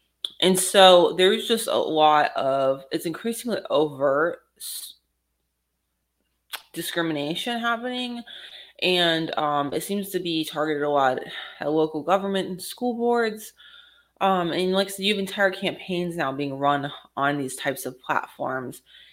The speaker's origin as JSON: {"language": "English", "region": "Florida", "country": "United States", "said": "I'm from Florida, so DeSantis, Governor DeSantis, is currently in office there."}